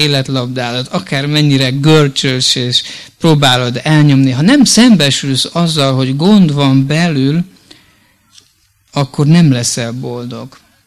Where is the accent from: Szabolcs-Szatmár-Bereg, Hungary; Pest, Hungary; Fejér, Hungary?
Fejér, Hungary; Sárbogárd; Volt egy gyermek evangelizáció, ami falunkban, Sárbogárdon, ahol én születtem.